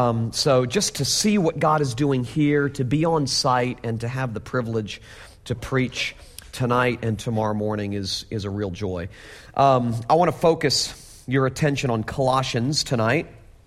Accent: Florida, United States; Florida's my home. I was born in Florida. I was raised in Florida. I am a rare Florida native.

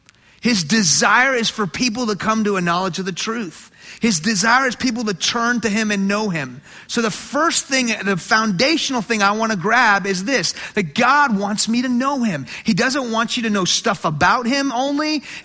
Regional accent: Houston, Texas, United States; I grew up in Houston, and so, or used to be.

